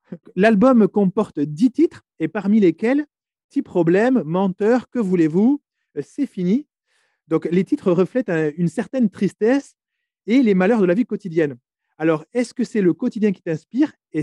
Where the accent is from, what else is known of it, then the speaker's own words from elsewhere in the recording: France; moi, je suis français et je viens d'arriver.